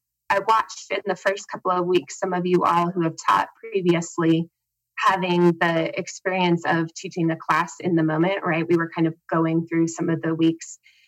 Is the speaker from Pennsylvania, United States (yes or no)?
no; Helena, Montana, United States; Hi, I am from Helena, Montana.